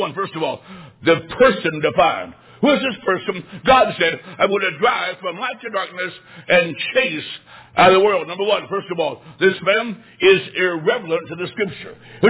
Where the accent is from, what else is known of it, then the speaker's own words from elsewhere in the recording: Macomb, Illinois, United States; I was a boy growing up in Macomb, Illinois. In that part of town I lived in, there were no other young people my age.